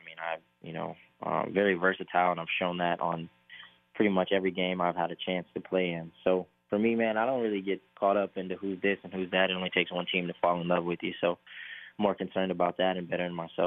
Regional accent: Indiana, United States; I'm only going to say the Colts here because, you know, I'm from Indiana, so Indianapolis was always big for me and where I come from, but I was really an NBA guy growing up.

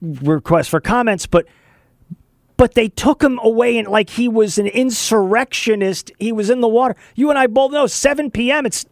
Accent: El Paso, Texas, United States; also born or lived in Boston; Born in Boston, and I grew up in El Paso, Texas.

